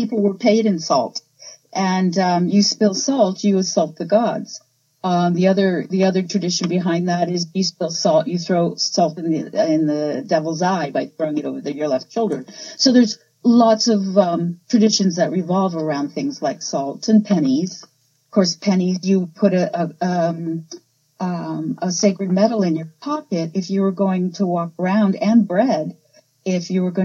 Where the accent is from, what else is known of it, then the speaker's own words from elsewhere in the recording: Oregon, United States; also born or lived in Florida; now in Newfoundland, Canada; I'm originally from Oregon, but I hail from Florida now. I've been living in Florida.